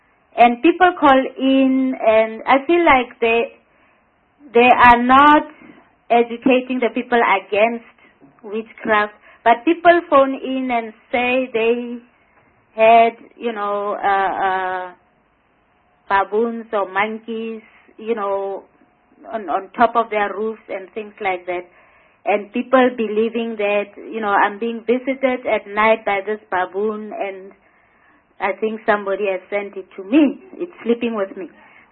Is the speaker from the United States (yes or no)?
no; Limpopo, South Africa; And I can say, you know, when I think, since I come from Limpopo, a lot of the other stations are community radio stations.